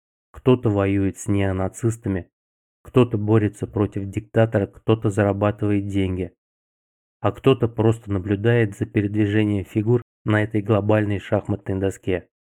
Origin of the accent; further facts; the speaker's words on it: Crimea, Ukraine; Я крымчанин, и эта война – это моя боль.